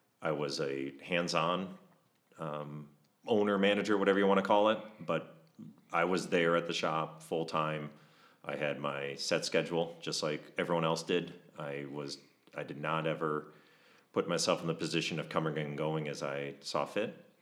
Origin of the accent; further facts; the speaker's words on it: Illinois, United States; So I grew up in Illinois. I went to Iowa State, actually, which is where I met my wife.